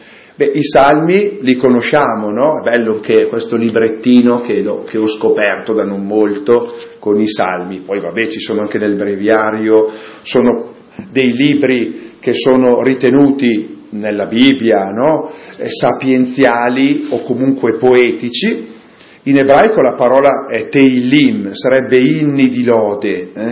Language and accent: Italian; Vidigulfo, Lombardy, Italy; born there; Sono nato a Vidigulfo, lo sapete dov'è? Comincia per V come Vigevano, diocesi di Pavia.